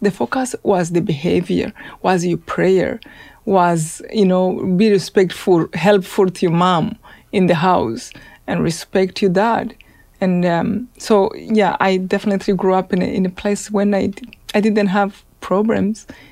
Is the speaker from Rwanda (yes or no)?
yes; Rwanda; now in United States; So my childhood was really no more as I see children growing up here in America.